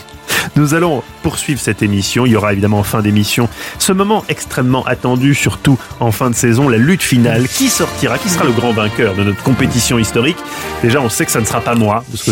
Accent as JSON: {"language": "French", "country": "Switzerland", "said": "Non, mais je ne suis pas français, je suis suisse."}